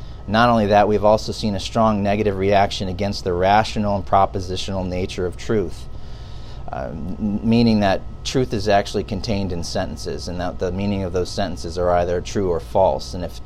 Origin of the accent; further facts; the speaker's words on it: Michigan, United States; When I was a kid growing up in Michigan